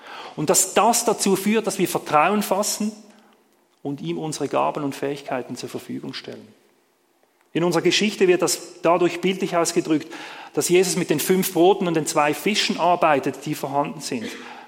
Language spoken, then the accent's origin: German; Basel, Basel-Stadt, Switzerland; Und als Basler habe ich mir gedacht, das ist ein gutes Bild